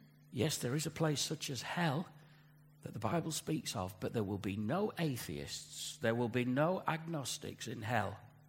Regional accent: Yorkshire and the Humber, United Kingdom; I was brought up in Yorkshire.

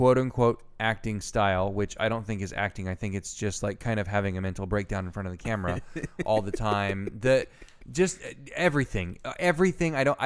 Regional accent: Indiana, United States; there's a really fun amusement park ride at Paramount's Kings Island in Ohio, which is near where I grew up in Indiana.

